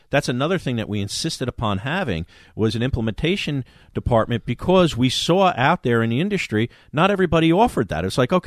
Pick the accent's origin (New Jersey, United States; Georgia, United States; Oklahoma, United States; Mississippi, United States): New Jersey, United States; Cranford; … grew up in Clark, I grew up in Cranford